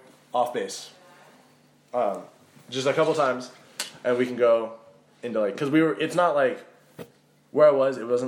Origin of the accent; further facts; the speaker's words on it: Sacramento, California, United States; I am from Sacramento, California.